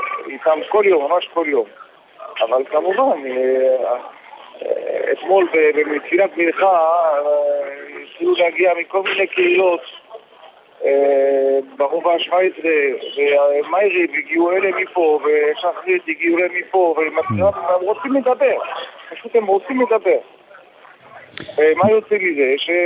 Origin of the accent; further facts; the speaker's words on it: Algiers, Algiers Province, Algeria; שגדלתי איתו באלג'יר